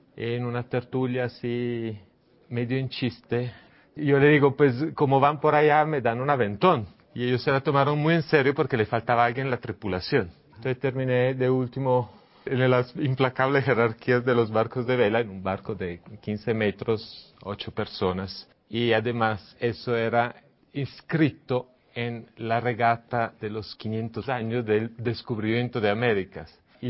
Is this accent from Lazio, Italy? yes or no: no; Milan, Lombardy, Italy; Spanish is a second language; Yo soy de Milán, nací y me crié en Milán. La familia de mi papá es genovesa, de hecho sí hay una descendencia marinera muy clara y muy fuerte.